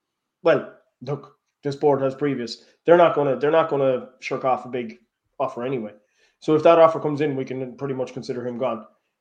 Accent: Ireland; being Irish myself and any Irish player that I see playing for Celtic, I want to do well.

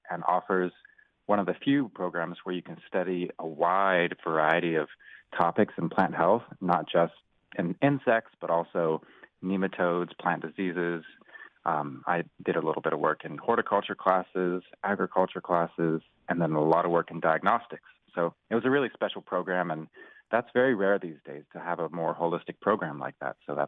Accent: Zimbabwe; also born or lived in Cape Town, South Africa; now in United States; I grew up in Zimbabwe actually, and 14 years in Cape Town, South Africa.

